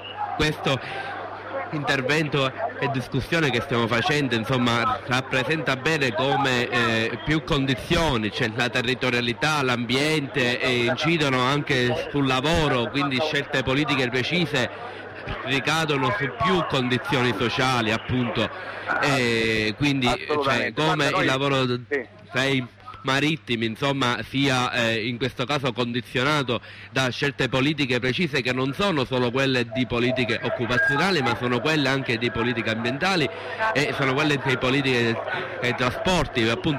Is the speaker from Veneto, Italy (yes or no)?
no; Sicily, Italy; io sono siciliano, quindi lo so come vado a casa col vaporetto ancora.